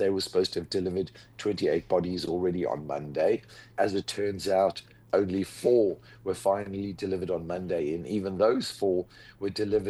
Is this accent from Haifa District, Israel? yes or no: no; Ra'anana, Central District, Israel; even here in my hometown in Ra'anana.